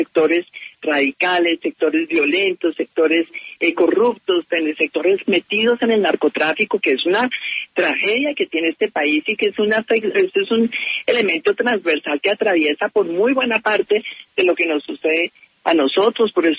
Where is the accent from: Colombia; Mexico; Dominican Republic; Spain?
Colombia; como colombiana